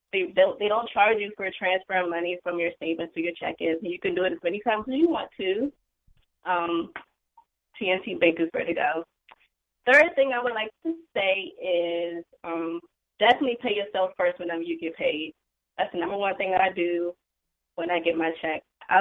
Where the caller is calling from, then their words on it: Maryland, United States; I'm calling from Maryland.